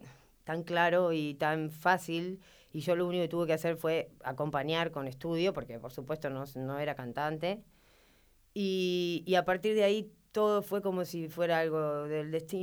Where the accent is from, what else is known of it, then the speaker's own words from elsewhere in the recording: Buenos Aires, Argentina; En Boedo. Viví mucho tiempo después en Villaluro y pasé por todos los barrios.